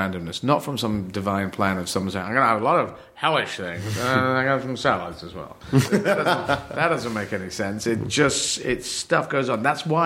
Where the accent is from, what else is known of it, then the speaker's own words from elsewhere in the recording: United Kingdom; So it's like African-American, Italian-American, I'm British European